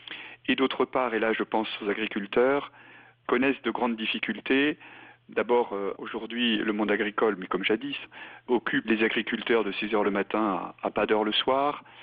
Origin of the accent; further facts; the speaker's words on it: Chartres, Centre-Val de Loire, France; le diocèse de Chartres, hein, d'où je viens, puisque je suis originaire du diocèse de Chartres